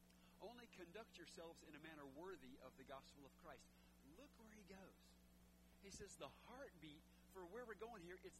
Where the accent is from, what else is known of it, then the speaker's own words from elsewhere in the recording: the South, United States; well, I'm from the South, so I'd say y'all